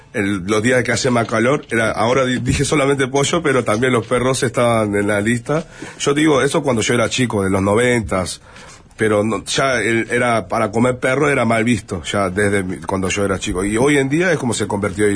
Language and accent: Spanish; Busan, South Korea; Spanish is a second language; como yo soy de Busan, yo salía de la puerta de mi casa y había como una playa con las señoras pescando